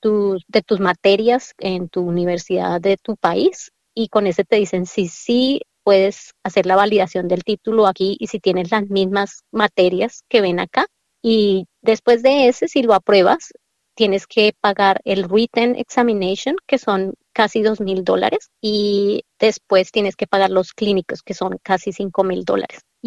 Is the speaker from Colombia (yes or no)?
yes; Colombia; moved away as an adult; now in Australia; yo soy fisioterapeuta de Colombia, graduada en el 2000, y quería practicar aquí en Australia.